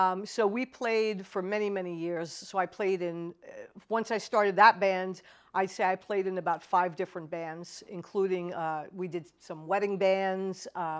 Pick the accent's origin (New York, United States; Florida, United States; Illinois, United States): New York, United States; Brooklyn; Well, I grew up in Brooklyn, New York. And so there were quite a few guys who played guitar from my neighborhood.